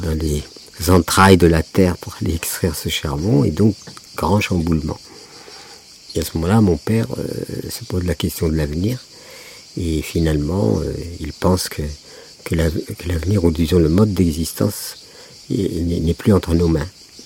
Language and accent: French; Algeria; born there; 1938, et à ce moment-là, à ma naissance, il y avait... notre pays, sud de l'Algérie, etc., était colonie française.